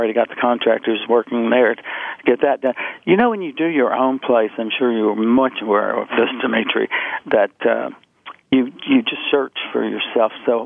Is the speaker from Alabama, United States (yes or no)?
yes; Birmingham, Alabama, United States; moved away; I came from Birmingham, Alabama in 1968, and I started from nothing. I left a fortune in Birmingham.